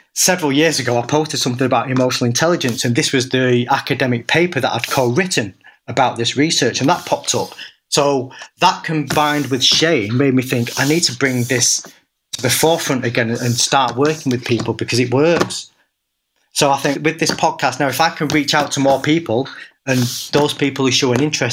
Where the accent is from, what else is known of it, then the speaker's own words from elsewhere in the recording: United Kingdom; Just because, you know, we're British. I think that's the British attitude.